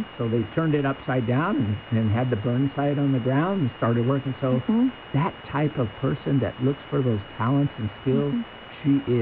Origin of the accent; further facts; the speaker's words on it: Yuma, Arizona, United States; Being born and raised in Yuma, I have lots of friends who now have kids and grandkids